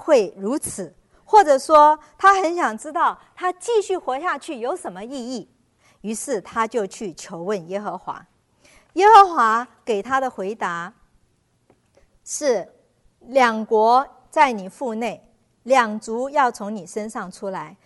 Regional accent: China; 在古代长子是就像我们中国人一样，长子长子是 有一个特权。

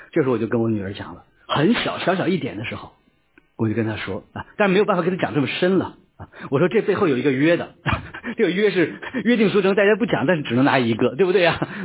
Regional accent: China

